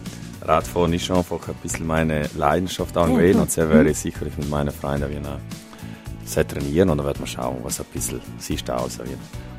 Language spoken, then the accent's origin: German; Vienna, Austria; mit dem bin ich halt aufgewachsen in Wien